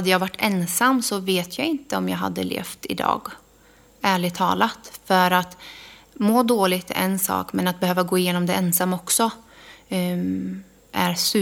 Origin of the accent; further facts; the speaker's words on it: Gudhem, Västra Götaland County, Sweden; also born or lived in Karlskoga; Och sen så fick jag ju flytta hit. Jag växte upp i Gudhem. Och innan bodde jag i Värmland, i Karlskoga.